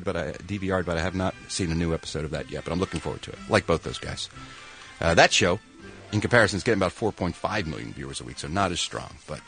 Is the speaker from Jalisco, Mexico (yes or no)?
yes; Guadalajara, Jalisco, Mexico; I was raised in Guadalajara.